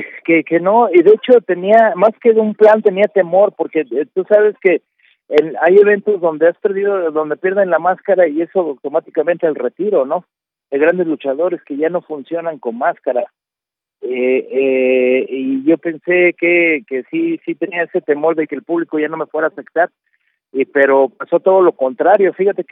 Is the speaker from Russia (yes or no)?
no; Mexico; nosotros como mexicanos estamos preparados para luchar con todo tipo de luchadores